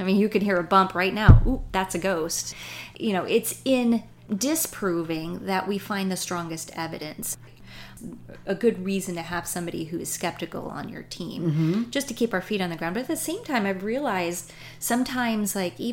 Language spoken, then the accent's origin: English; Oklahoma, United States; So yes, we are from Oklahoma.